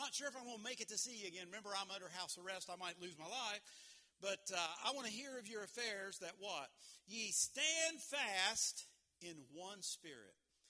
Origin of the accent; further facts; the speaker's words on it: West Virginia, United States; I'm from West Virginia. I'm from southern West Virginia. I'm happy to be from West Virginia.